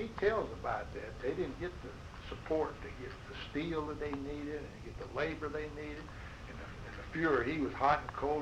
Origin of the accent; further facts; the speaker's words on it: Florida, United States; now in Louisiana, United States; But I grew up in Florida. I went to Florida for a while, but ended up back in Louisiana.